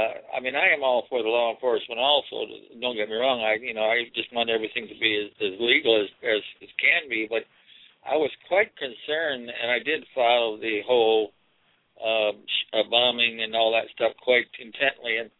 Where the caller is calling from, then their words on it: Wisconsin, United States; I'm calling from Wisconsin. Right.